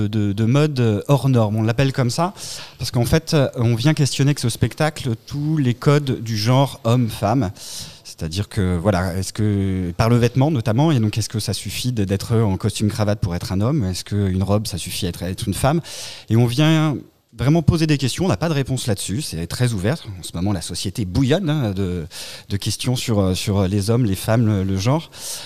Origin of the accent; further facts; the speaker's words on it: Angers, Pays de la Loire, France; nous on vient d'Angers, on vient en voisin